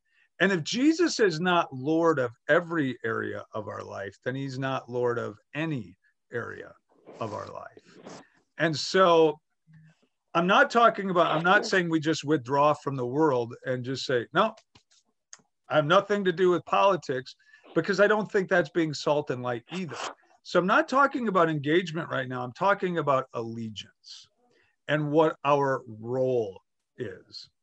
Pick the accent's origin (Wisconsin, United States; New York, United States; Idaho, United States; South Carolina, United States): Wisconsin, United States; I grew up in Wisconsin.